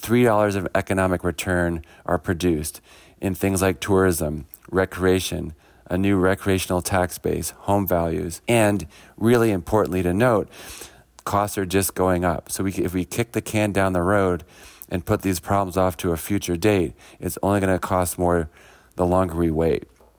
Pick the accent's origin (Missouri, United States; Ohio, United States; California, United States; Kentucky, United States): Ohio, United States; Cleveland; I grew up in Cleveland, so I'm familiar with the river catching on fire.